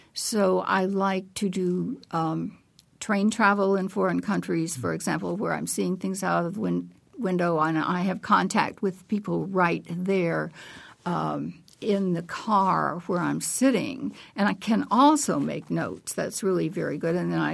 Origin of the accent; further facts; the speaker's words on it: Indiana, United States; well, this is my home state, and I've been to different parts of it